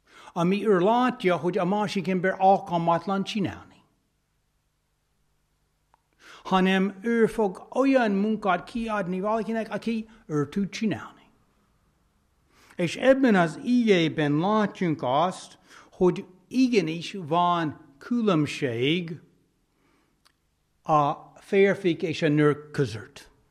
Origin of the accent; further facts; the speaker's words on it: South Carolina, United States; Hungarian is a second language; Én Dale Carlinából származom.